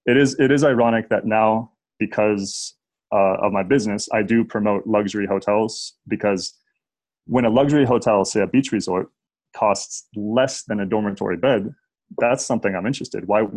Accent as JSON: {"language": "English", "region": "Nebraska", "country": "United States", "tie": "born or raised there", "said": "I grew up in Nebraska. My dad and my parents had always traveled."}